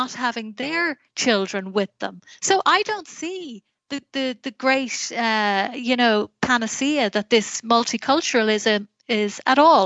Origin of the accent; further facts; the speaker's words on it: Ireland; And I call it our continent because first and foremost, I'm Irish. But secondly, I am European.